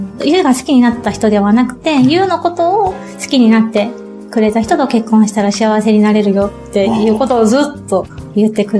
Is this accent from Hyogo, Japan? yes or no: no; Okinawa, Japan; あの地元の沖縄で挙げさせてもらったんですね。